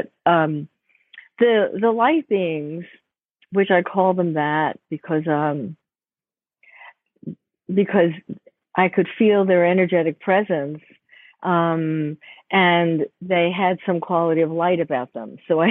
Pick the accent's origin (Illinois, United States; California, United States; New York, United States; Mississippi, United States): New York, United States; Bronx; and I grew up in the Bronx, which was kind of safe back then. It became not so safe, but you know, okay.